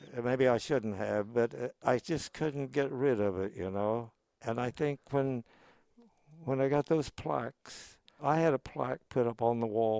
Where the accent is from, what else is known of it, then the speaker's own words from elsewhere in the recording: United States; I'm thankful that I'm an American. I've been to so many foreign countries now since after the war and have seen different kinds of life. Nothing comes up to our standards. So I'm proud and love to be American.